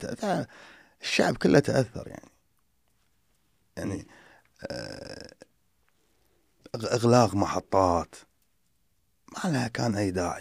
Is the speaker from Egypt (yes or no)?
no; Kuwait; وتبدي حجوزات شهر واحد عندنا بالكويت، اللي هي عطلة الربيع أو عطلة نص السنة هذه